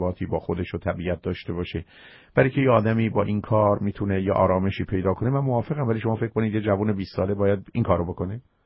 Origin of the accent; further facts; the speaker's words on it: Iran; وان که هر دوی ما ایرانی هستیم، زبون همون می‌فهمیم